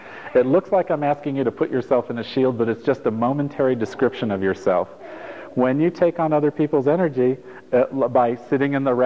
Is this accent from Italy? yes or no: yes; Italy; I grew up in Italy, so coming here when gas, even at that time, was $3 a gallon